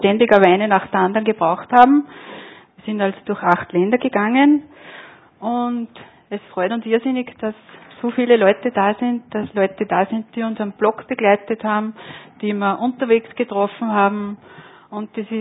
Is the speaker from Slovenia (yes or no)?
no; Linz, Upper Austria, Austria; Ja, für mich als Linzerin hat die Donau immer Faszination gehabt.